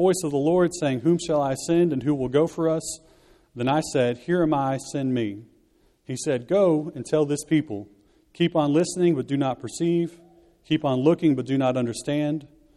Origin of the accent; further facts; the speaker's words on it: Texas, United States; The preacher that I grew up hearing in Texas said this.